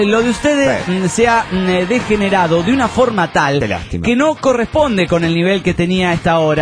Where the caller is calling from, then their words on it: Toluca, State of Mexico, Mexico; desde Toluca, México.